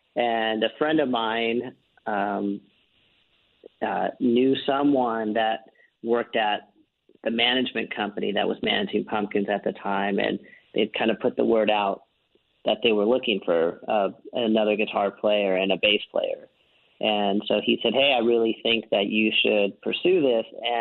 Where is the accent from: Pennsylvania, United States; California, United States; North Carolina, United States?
California, United States; Los Angeles; also born or lived in Chicago; Yeah, and that's my hometown. I mean, I was born and raised here